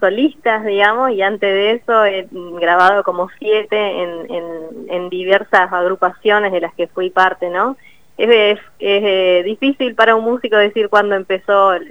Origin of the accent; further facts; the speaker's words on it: Neuquén, Argentina; born there; now in Bariloche, Argentina; Yo nací en Neuquén, pero podría decir que soy de cualquier lugar del Gualmapú, porque he vivido en muchos lugares. Ahora mismo resido en Furiloche